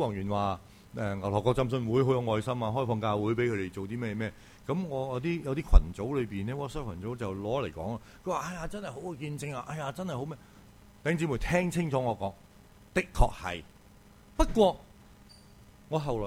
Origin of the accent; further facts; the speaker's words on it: Guangdong, China; 所以女士们姊妹们，我们广东人形容一个叫什么叫黄面婆